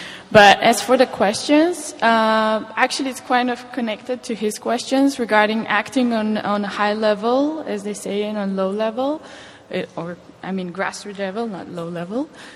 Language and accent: English; North Macedonia; I come from Macedonia.